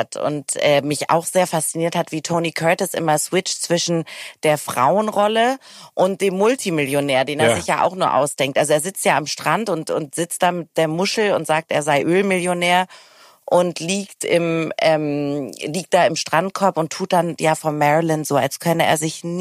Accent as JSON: {"language": "German", "region": "Hamburg", "country": "Germany", "said": "ich komme ja auch aus Hamburg"}